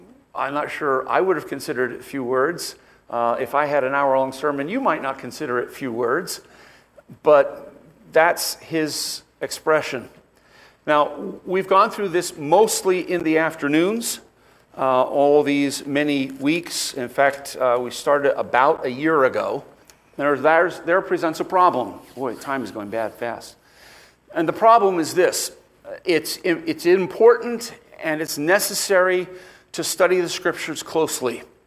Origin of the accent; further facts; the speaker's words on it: United States; It's kind of amusing in a way because I'm an American.